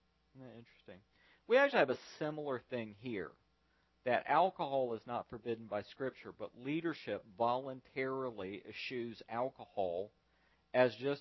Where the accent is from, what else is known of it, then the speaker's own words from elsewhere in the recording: North Carolina, United States; To be honest with you, being a Southerner, growing up in North Carolina, in the southern part of North Carolina, I kind of miss people smoking